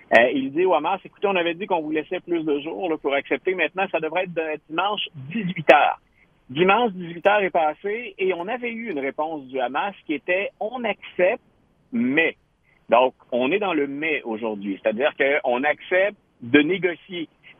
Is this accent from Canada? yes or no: yes; Trois-Rivières, Quebec, Canada; now in Quebec City, Canada; je suis de Trois-Rivières et j'étais un grand fan des Canadiens. Donc maintenant que j'habite Québec, c'est ma ville, dont je suis bien fier.